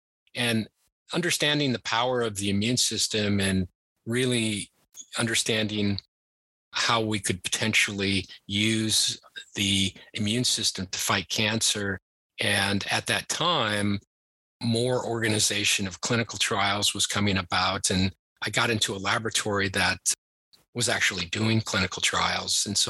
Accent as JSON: {"language": "English", "town": "Seattle", "region": "Washington", "country": "United States", "said": "And that's what brought me back to Seattle. I was originally from Seattle"}